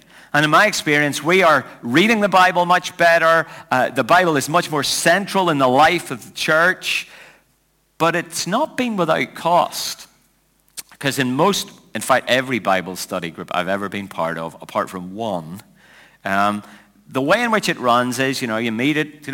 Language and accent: English; Northern Ireland, United Kingdom; I grew up in Cold War Europe, where everyone was scared of being annihilated by a Russian nuclear warhead, and in a small country where people were shooting at each other most of the time.